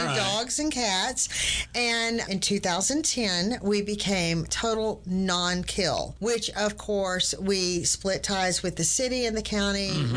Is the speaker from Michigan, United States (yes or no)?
no; Tyler, Texas, United States; Born and raised in Tyler, love being a part of that.